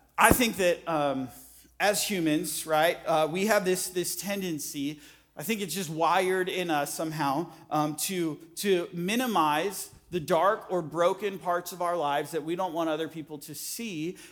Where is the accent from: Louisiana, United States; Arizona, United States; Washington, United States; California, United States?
Arizona, United States; moved away; also born or lived in Ohio; The first time I ever hung up Christmas lights in Ohio, because we're originally from Arizona, we came to Ohio.